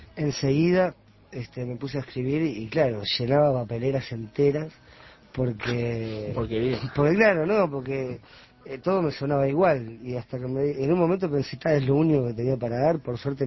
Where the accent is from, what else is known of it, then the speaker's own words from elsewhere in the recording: Uruguay; en su esencia seguimos siendo yorugas